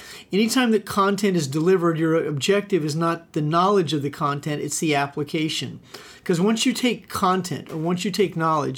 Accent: Omaha, Nebraska, United States; also born or lived in Missouri; I grew up in the Midwest, right outside of Omaha, Nebraska. Also lived for part of my life in Missouri, so I am a Cardinal fan.

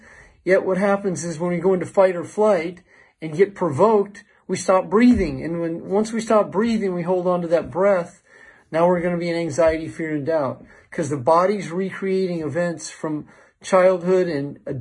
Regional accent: Iowa, United States; So I grew up in Iowa, in Southeast Iowa, very close to Maharishi International University, MIU.

